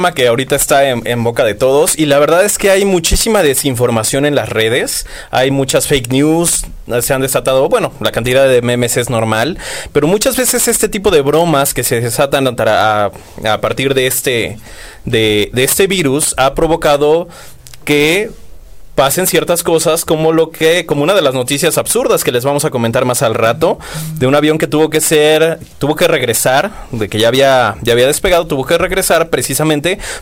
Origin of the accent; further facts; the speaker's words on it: Mexico; como buenos mexicanos que somos.